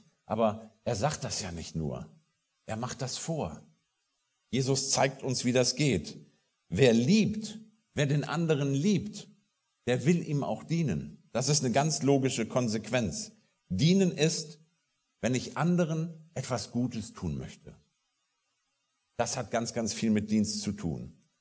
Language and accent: German; Rhineland, Germany; Und ich als Rheinländer musste mich da erst dran gewöhnen, an diesen lateinischen Überrest in der bayerischen Sprache